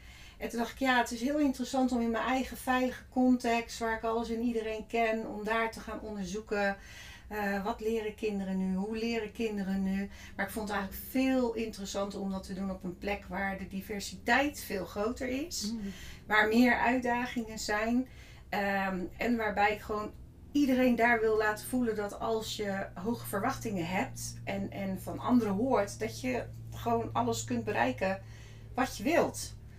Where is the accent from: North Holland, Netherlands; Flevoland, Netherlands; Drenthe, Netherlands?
Drenthe, Netherlands; Meppel; ik heb de PABO in Zwolle gedaan. Ik ben geboren in Meppel, heb daar gewoond, geleefd en heb in Zwolle op kamers gewoond.